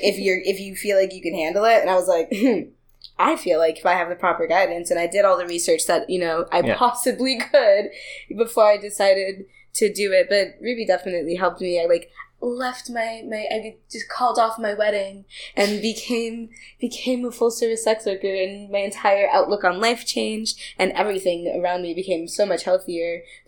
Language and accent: English; Ontario, Canada; also born or lived in United States; Like I grew up in Ontario, of course, but I ended up moving to the United States super duper young, and living there I had no status.